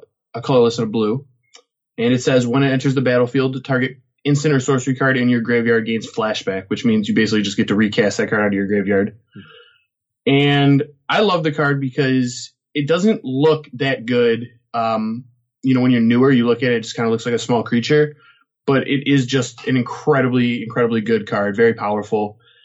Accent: Farmington Hills, Michigan, United States; I am, actually. Yep. Grew up in Michigan. Went to high school here. Went to college at Michigan State University.

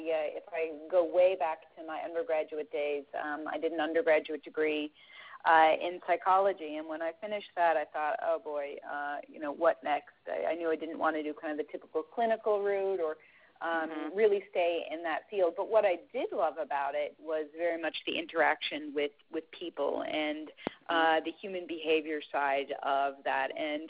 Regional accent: St. John's, Newfoundland and Labrador, Canada; I grew up as far east as you can go in North America in St. John's, Newfoundland.

